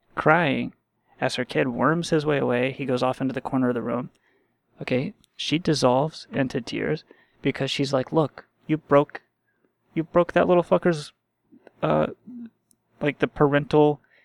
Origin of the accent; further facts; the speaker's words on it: United States; born there; There's nothing special about me just because I was born here.